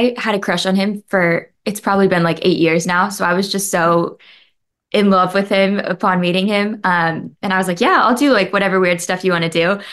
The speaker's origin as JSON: {"language": "English", "region": "the South", "country": "United States", "said": "I was ready, like, because I'm from the South and I was like, I could be married tomorrow and be ready for kids."}